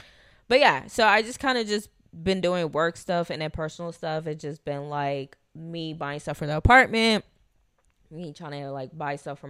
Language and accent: English; Los Angeles, California, United States; moved away as an adult; now in Texas, United States; So for starters, I was born and raised in Los Angeles. I left LA August of 2022 because my boyfriend and I was like, look, you know, we should move to Texas.